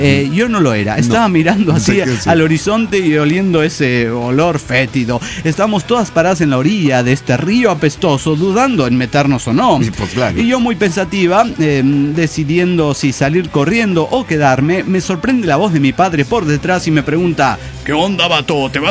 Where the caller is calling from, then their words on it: Golden, Colorado, United States; de Golden, Colorado.